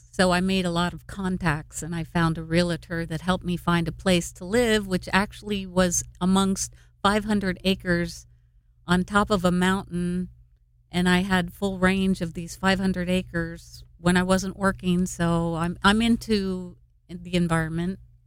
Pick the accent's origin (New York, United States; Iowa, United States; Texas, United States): New York, United States; moved away as an adult; also born or lived in New Jersey; now in California, United States; Yeah, I'm from New York. I did my teens in New Jersey, and then I moved across country to get out of the nest when I was 21.